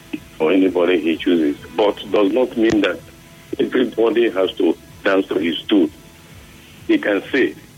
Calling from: Onelga, Rivers, Nigeria; I'm Chief from Onelga.

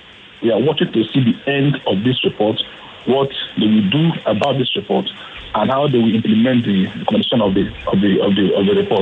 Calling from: Ibafo, Ogun, Nigeria; I'm calling from Ibafo.

